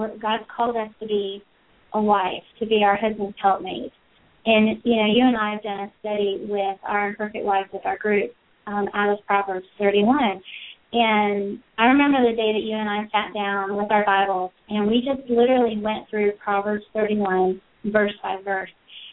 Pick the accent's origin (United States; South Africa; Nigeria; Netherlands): United States; Pensacola, Florida; a pastor's wife from my hometown, Pensacola, Florida.